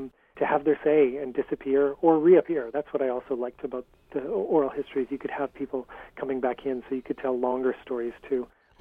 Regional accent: West Coast, Canada; also born or lived in London; I'm Canadian and I grew up on the West Coast.

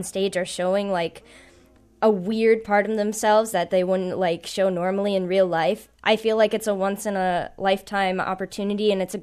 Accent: East Grand Rapids, Michigan, United States; Yeah, I'm from East Grand Rapids

